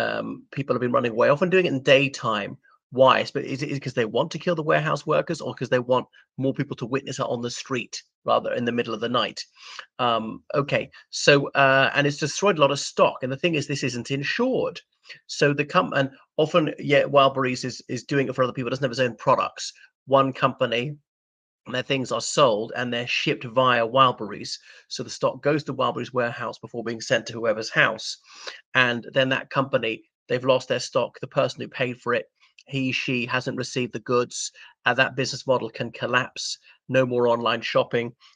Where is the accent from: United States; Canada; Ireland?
Ireland; o everybody … from Ireland.